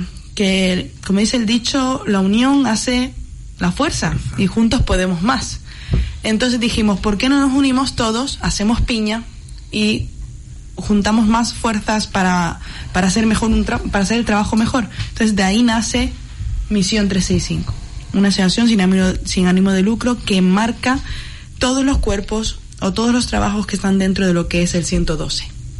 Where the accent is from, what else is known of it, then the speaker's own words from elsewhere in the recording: Canary Islands, Spain; perdón mi acento, yo soy canaria, partamos de ahí